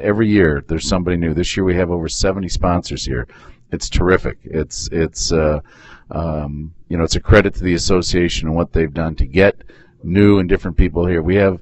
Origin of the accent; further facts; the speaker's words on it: Michigan, United States; So we're from Michigan, and we enjoy